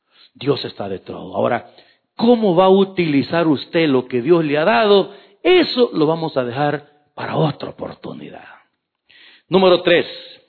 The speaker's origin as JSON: {"language": "Spanish", "country": "El Salvador", "moved": "yes", "lives_now": "Canada", "said": "vamos a cumplir 33 años este próximo noviembre de estar en Canadá. Yo llegué a los 26, quiere decir que tengo mucho más años aquí en Canadá que en mi rancho allá en El Salvador. Quiere decir que soy más canadiense que guanaco."}